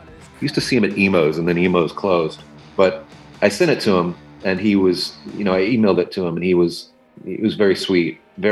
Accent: Temple, Texas, United States; it's about growing up in Temple, Texas, a small town in Texas, and feeling like once I had a radio, I felt a lot more connected to the outside world

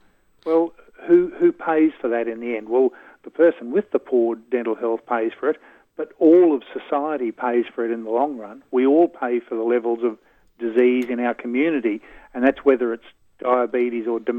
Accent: Queensland, Australia; and I'm from Queensland

